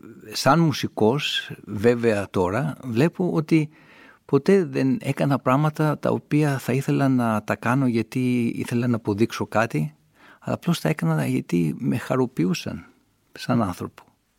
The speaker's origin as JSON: {"language": "Greek", "country": "Greece", "said": "σαν Έλληνας συνθέτης που θεωρώ ότι είμαι, βέβαια έχω σπουδάσει στις Ηνωμένες Πολιτείες, θεωρώ ότι η μουσική που άκουσα σαν παιδί είναι ακόμα μέσα μου"}